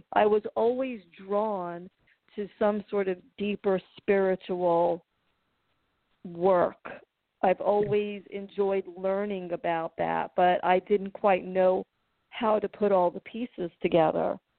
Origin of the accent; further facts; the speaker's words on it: New York, United States; And I never appreciated growing up in New York as much as I do now, because it helped me learn how to be authentic.